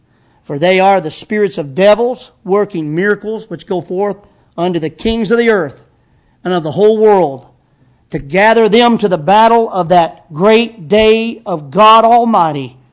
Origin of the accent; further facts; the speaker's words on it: United States; I believe in doing your duty as an American